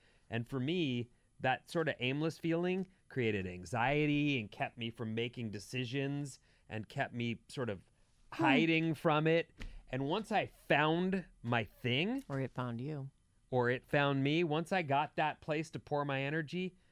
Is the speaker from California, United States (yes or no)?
yes; San Francisco, California, United States; Fifth generation San Francisco here, and San Franciscan here, and I grew up bottle fed on See's candy.